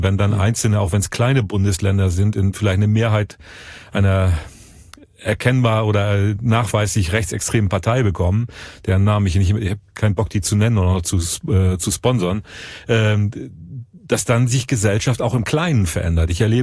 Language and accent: German; Northern Germany, Germany; Ich komme ja aus Norddeutschland